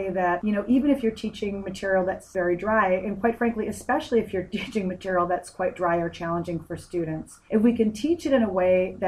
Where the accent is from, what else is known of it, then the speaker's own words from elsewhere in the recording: Chicago, Illinois, United States; working with school districts in my hometown area of Chicago, but also around the country.